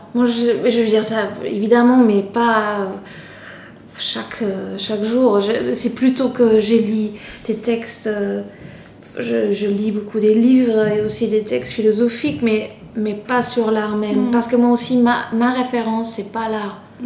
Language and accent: French; Germany; moi comme Allemande avec cette histoire c'est un peu lourd de porter ça